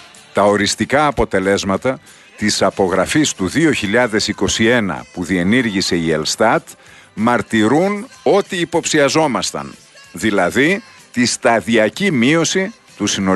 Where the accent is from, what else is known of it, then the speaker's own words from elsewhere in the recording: Alexandroupoli, Eastern Macedonia and Thrace, Greece; born there; Είχα την χαρά να βρεθώ το τελευταίο 24ωρο στην πατρίδα μου, στη γενέτειρά μου, στην Αλεξανδρούπολη